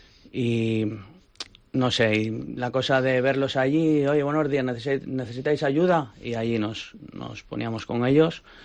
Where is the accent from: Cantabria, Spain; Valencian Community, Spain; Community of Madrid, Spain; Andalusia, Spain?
Cantabria, Spain; Santander; ¿de dónde venís? Y cuando le decías de Santander, Cantabria, la verdad es que desde allí, desde tan lejos, se sorprendían y sí.